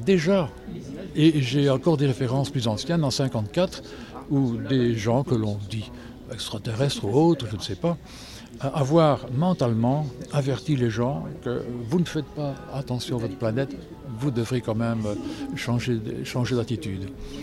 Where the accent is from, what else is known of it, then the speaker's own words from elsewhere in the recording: Belgium; je suis belge.